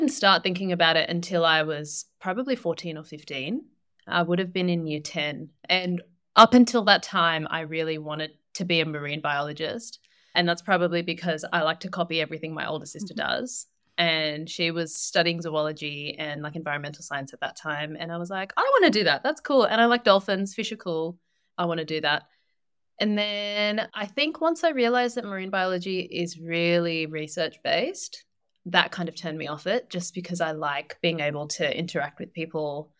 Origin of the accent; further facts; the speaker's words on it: Tasmania, Australia; because I grew up in Tassie, before we both left Tassie for uni